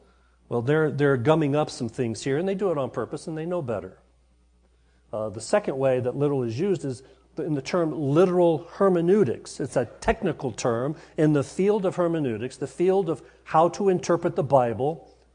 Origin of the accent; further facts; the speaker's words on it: Alabama, United States; They mentioned I was from Alabama, so I'm a Southern boy. And down there, we use more metaphors than you do up north.